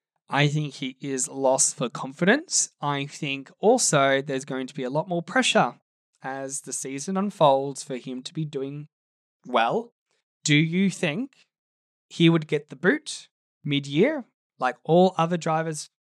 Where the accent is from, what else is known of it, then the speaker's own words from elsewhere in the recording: Australia; Again, being an Aussie boy, you would have wanted to see him on the podium